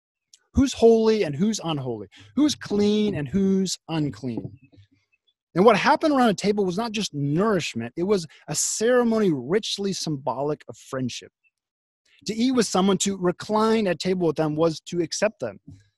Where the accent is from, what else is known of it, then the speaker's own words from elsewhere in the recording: Springfield, Missouri, United States; So when I was living, actually speaking of when I grew up in Springfield, Missouri.